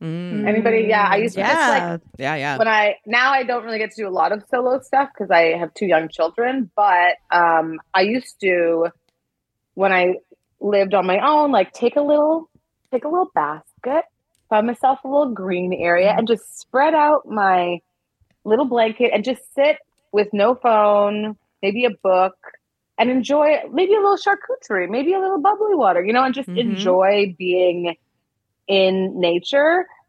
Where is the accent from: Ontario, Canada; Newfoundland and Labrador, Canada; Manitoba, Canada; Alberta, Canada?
Manitoba, Canada; Winnipeg; I grew up in Winnipeg in Canada, which is like minus 40 in the winters.